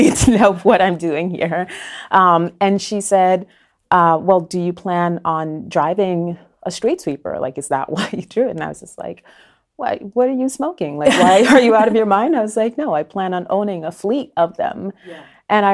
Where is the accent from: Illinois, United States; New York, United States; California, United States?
New York, United States; Brooklyn; born there; So I was born in Brooklyn, but my family is from Guyana, South America.